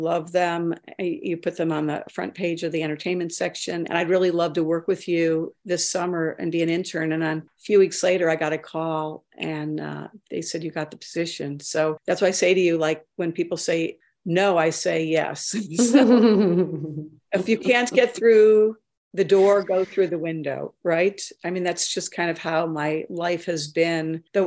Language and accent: English; Cleveland, Ohio, United States; I'm from Cleveland.